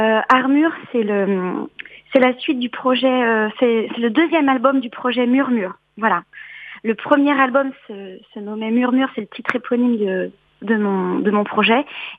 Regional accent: Challans, Pays de la Loire, France; parce que je suis vendéenne, je suis de Chaland, donc voilà, l'île Dieu pour moi c'est très important

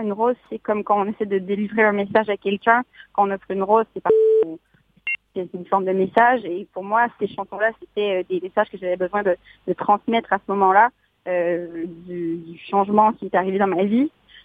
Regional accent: Montreal, Quebec, Canada; j'ai grandi à Montréal, comme beaucoup de gens

